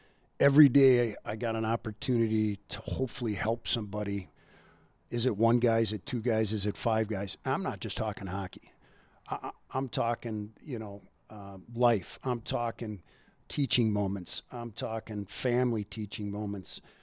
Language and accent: English; Minnesota, United States; Like growing up in Minnesota, I had a chance to do all those things.